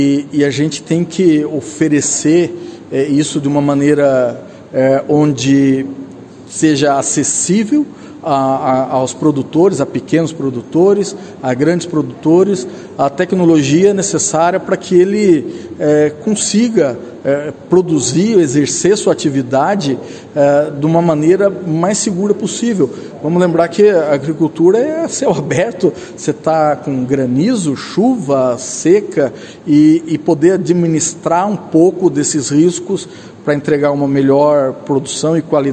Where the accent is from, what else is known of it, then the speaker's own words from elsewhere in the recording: Bandeirantes, Paraná, Brazil; Nascido e criado em Bandeirantes, formado aqui na Luiz Meneghel